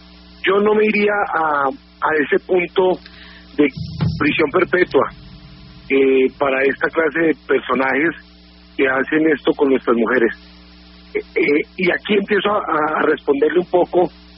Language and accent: Spanish; Colombia